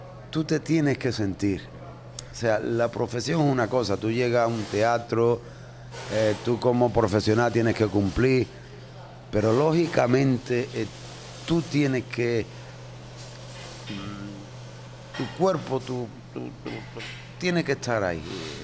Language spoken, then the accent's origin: Spanish; Jerez, Andalusia, Spain; quería hacerlo en Jerez, en mi tierra.